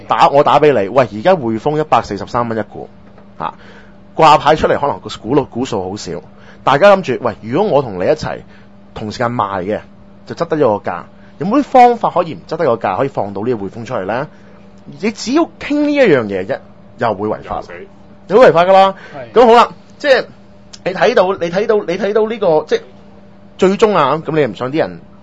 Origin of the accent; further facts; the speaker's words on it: Hong Kong; 我哋香港人